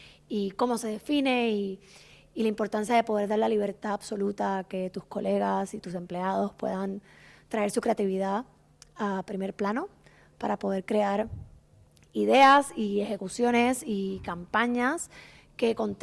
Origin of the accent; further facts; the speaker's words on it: Puerto Rico; Ay, discúlpame, es que soy puertorriqueña.